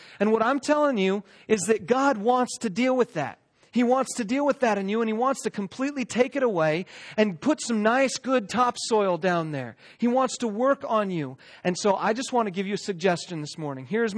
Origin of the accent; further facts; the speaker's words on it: California, United States; Now, I grew up in California, and out there, Joshua trees are considered an endangered species.